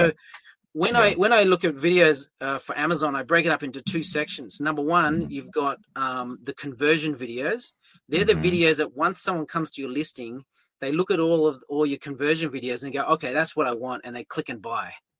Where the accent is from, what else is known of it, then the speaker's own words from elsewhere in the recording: Sydney, New South Wales, Australia; now in Osaka, Japan; But I live in Osaka, Japan right now, but I'm from Sydney, Australia myself.